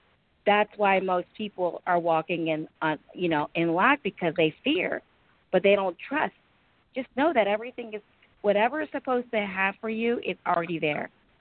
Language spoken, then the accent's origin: English; India; English is a second language; I say it in my language. I'm from India.